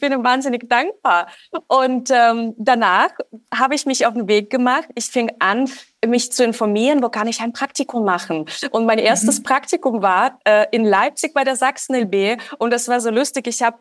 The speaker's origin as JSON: {"language": "German", "country": "Russia", "tie": "born or raised there", "also_born_or_lived": "Czechoslovakia", "said": "Also ich komme ja aus super einfachen Verhältnissen. Ich bin in der Tschechoslowakei geboren, in Russland aufgewachsen"}